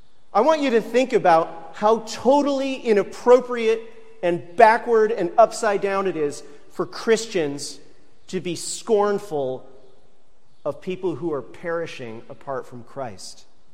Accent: Oswego, New York, United States; When I was growing up in Oswego, New York, we used to drive by a place called the Oswego Redemption Center.

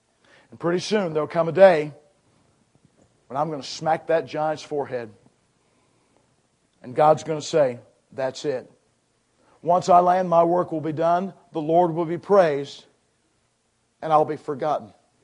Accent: Middletown, Ohio, United States; I'm just a Midwestern kid. I grew up not far from here. I grew up near Cincinnati. Grew up in a place called Middletown.

